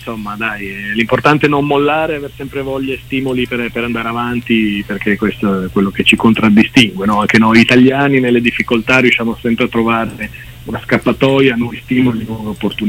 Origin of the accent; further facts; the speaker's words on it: Pinerolo, Piedmont, Italy; girato qua dalle nostre parti. Noi siamo di Pinerolo